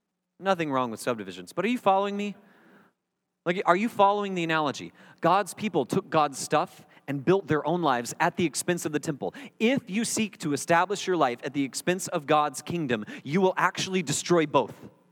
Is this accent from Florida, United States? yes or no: yes; Panama City Beach, Florida, United States; You know, when I grew up in Panama City Beach, Florida, which is where many of you college students go to break commandments.